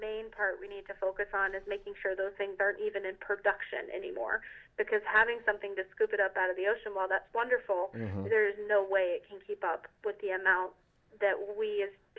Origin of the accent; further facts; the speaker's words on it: Southeast, United States; I come from the East Coast and the Southeast, where a lot of people dive.